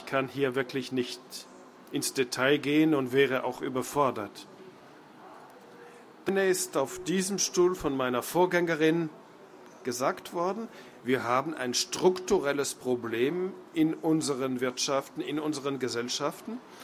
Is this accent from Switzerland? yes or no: yes; Switzerland; Ich bin als Schweizer, der diese direkte Demokratie sehr genau verfolgt